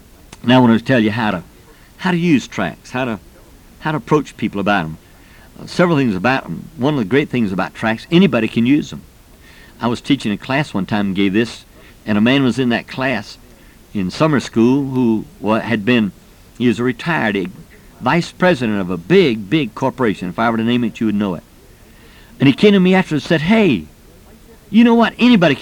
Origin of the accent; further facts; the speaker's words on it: Jacksonville, Florida, United States; Years ago in Jacksonville, Florida, my hometown, I was riding down the street and I saw a sailor boy hitchhiking.